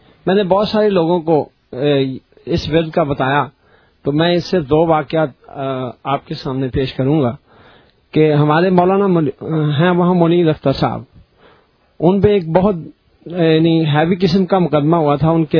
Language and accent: Urdu; Jahanian Mandi, Punjab, Pakistan; میرا تعلق جھانیا منڈی سے ہے